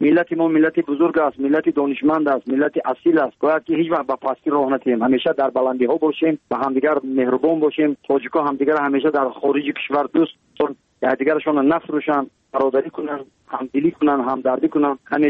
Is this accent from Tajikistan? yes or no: yes; Tajikistan; برای وطنم، برای تاجیکستان عزیزم